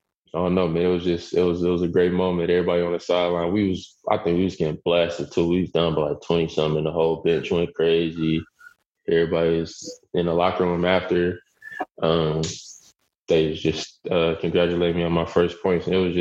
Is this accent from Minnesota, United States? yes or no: no; Arkansas, United States; And growing up in Arkansas, like, I would always be in the gym